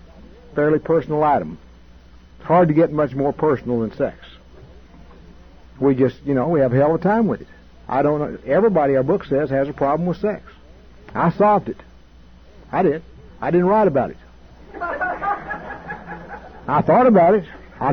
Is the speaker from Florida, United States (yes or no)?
no; Texas, United States; I was raised in West Texas walking around barefooted, and there were rattlesnakes and there were bull snakes and all kinds of snakes out there